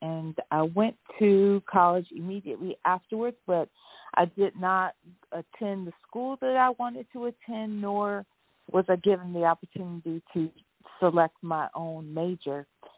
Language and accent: English; Ohio, United States; And because I lived in Ohio and was born and raised in Ohio, that did not go over well with my mother.